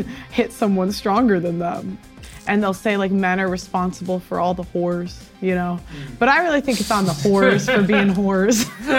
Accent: Chicago, Illinois, United States; now in London, United Kingdom; I'm a YouTuber. I'm from Chicago. I live in London.

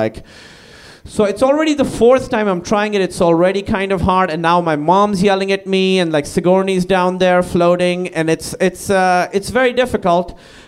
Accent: Karachi, Sindh, Pakistan; The other thing you have to know is I grew up in Karachi, Pakistan

